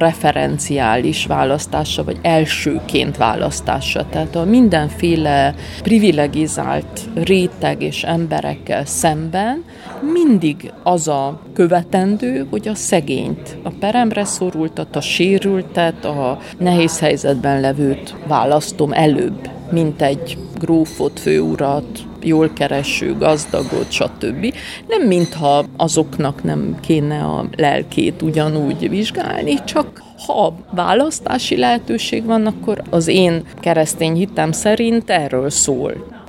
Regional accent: Cluj-Napoca, Cluj County, Romania; Én azért egy kolozsváriként egyrészt egy sokkal vegyesebb közegből, és egy sokkal kevésbé egyértelmű nemzetiségi, de hitvilág háttérből is jövök.

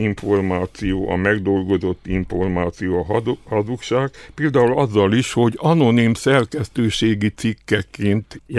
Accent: Transylvania, Romania; mert hát Erdélyből jöttem, az erdélyi hírek, a romániai hírek érdekeltek

